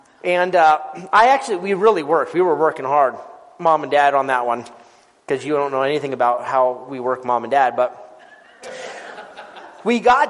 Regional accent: Jackson, Wyoming, United States; I grew up in Jackson. And so living in Jackson, you do the same thing that you do in Star Valley, that you have to go over to Idaho Falls to always get all your groceries and stuff like that.

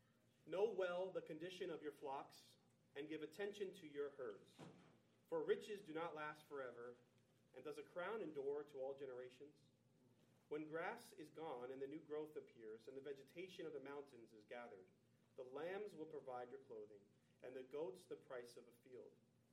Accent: Jersey City, New Jersey, United States; I am from Jersey City. It has been a dream of mine since I was in high school to start a church in Jersey City.

